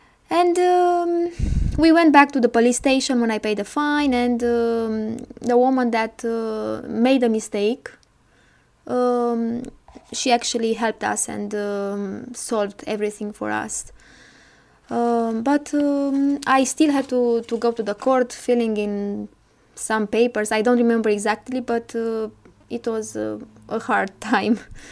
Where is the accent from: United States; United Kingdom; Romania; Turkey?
Romania; I'm from Romania. And I want to tell you a story that happened to me when I was about 15 years old. My parents are farmers and I grew up in the countryside.